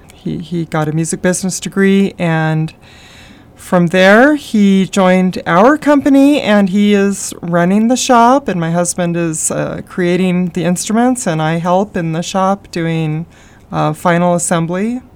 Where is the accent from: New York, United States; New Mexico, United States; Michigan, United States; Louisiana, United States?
New Mexico, United States; Los Alamos; now in Las Cruces, United States; I grew up in Los Alamos.